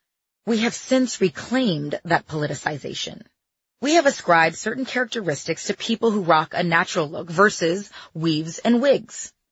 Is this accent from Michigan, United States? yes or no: no; Pleasanton, California, United States; also born or lived in Hollywood; The reality is that growing up in Pleasanton and coming up in Hollywood, nobody ever said one word about my nose.